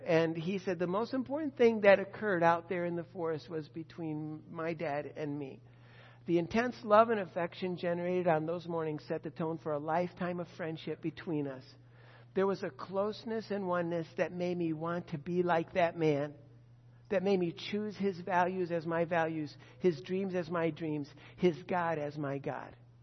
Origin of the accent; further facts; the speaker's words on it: the South, United States; where, of course, we come from the South and we go camping on Eastern Shore.